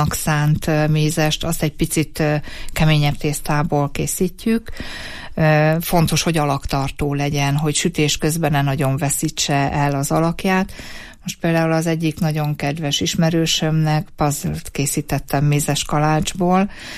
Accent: Great Hungarian Plain, Hungary; born there; Én alföldi születésű vagyok

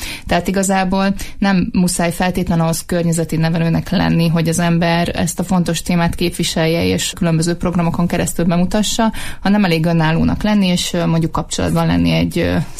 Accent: Szabolcs-Szatmár-Bereg, Hungary; Én alföldi lány vagyok, egy Szabolcs-Szatmár-Bereg vármegyei faluból származom

